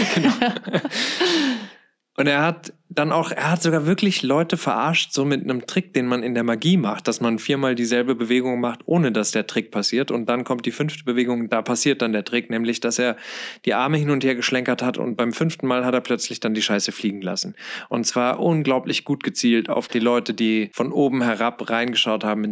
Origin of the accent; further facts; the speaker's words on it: Krefeld, North Rhine-Westphalia, Germany; Ich komme ja aus Krefeld